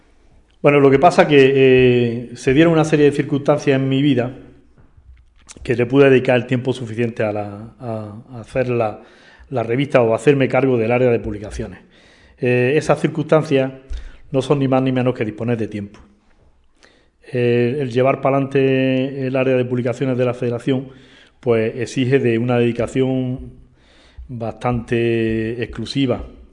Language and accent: Spanish; Granada, Andalusia, Spain; el vínculo que tiene con Granada, aunque no es representativo de Andalucía, pero bueno, yo como granadino me gustaba mucho, ¿no?